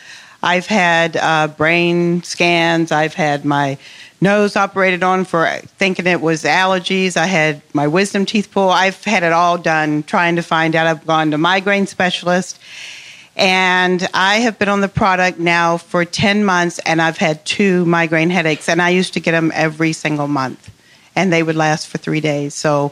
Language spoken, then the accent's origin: English; Arizona, United States; I'm from Arizona.